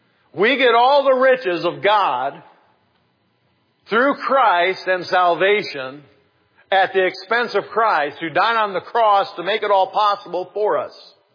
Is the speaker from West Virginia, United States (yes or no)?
no; Michigan, United States; You can't tell I'm from Michigan.